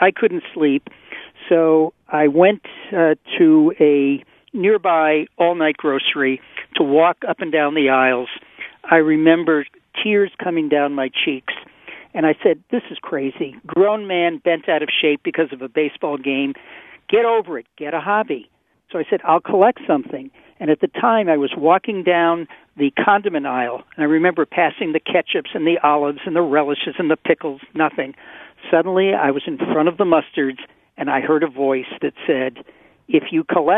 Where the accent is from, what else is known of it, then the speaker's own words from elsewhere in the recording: New England, United States; You see, I'm originally from New England